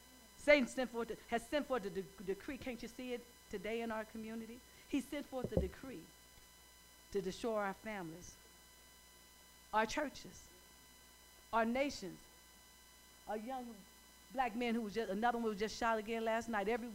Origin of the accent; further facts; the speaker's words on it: East St. Louis, Illinois, United States; I came from East St. Louis. I don't know if you guys know anything about East St. Louis. That's the real hood.